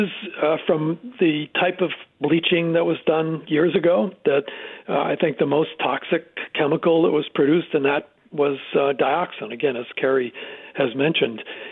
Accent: Lewiston, Maine, United States; I grew up downriver. You know, the Androscoggin was, the Lewiston was downriver from the p

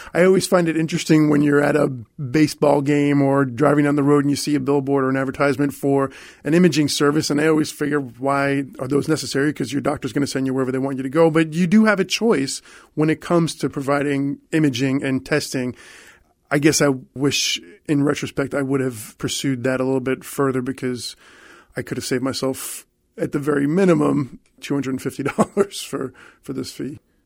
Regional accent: St. Petersburg, Florida, United States; I'm from St. Petersburg.

